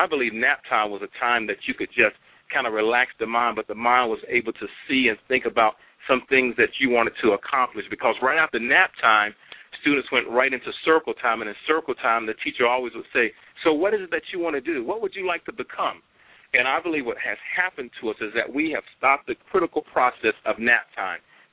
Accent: Florida, United States; now in San Jose, United States; I grew up in Florida. I'm a country boy. I came out to California to attend San Jose State University many years ago and decided to stay in San Jose.

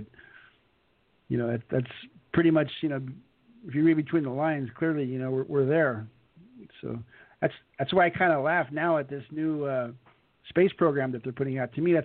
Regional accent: California, United States; I'm from California where they bulldoze everything.

